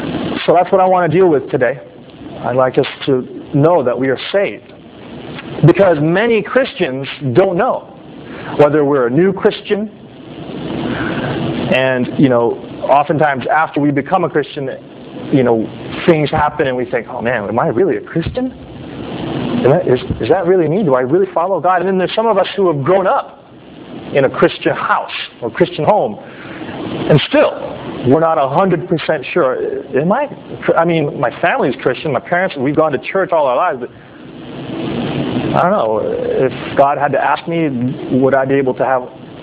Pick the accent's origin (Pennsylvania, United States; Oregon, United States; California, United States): California, United States; Los Angeles; I grew up in Los Angeles, and not the best part of town, and we had a saying that when I was a kid growing up